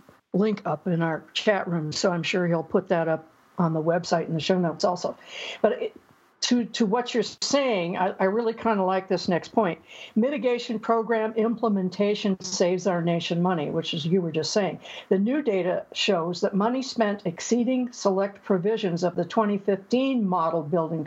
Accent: California, United States; A lot of, I come from California, so I understand that one.

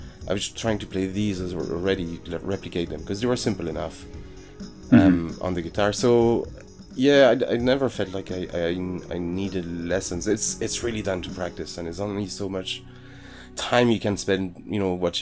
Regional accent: France; So I grew up in France, and I don't recall.

